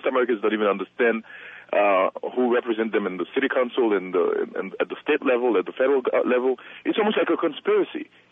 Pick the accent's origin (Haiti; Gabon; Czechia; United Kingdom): Haiti; now in United States; I'm originally from Haiti